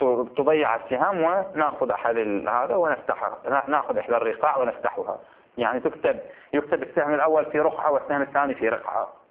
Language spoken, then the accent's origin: Arabic; Bahrain; خط شير إحنا في البحرين نسميه.